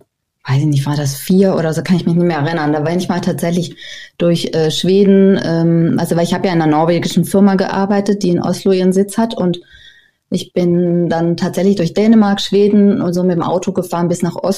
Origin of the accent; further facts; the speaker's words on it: Southern Germany, Germany; moved away as an adult; now in Aarhus, Denmark; weil ich komme aus Süddeutschland.